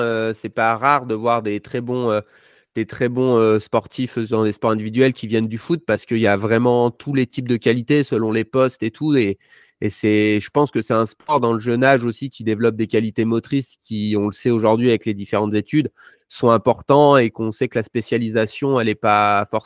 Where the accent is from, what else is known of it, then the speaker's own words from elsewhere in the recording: Auvergne-Rhône-Alpes, France; moi je viens du Trièves, c'est une petite région de moyenne montagne dans le sud-Isère, où il n'y a pas beaucoup d'habitants